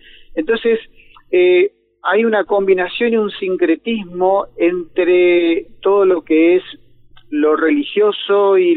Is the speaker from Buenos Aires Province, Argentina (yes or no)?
no; Chaco, Argentina; accent: guaranitic; nosotros tenemos una tonada tan linda que es una tonada guaranítica.